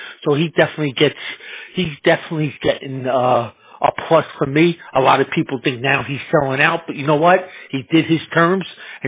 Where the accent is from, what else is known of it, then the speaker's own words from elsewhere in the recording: Jersey City, New Jersey, United States; You're talking to somebody who's born and raised in Jersey City, somebody who's, okay, you know, knows the Hudson County machine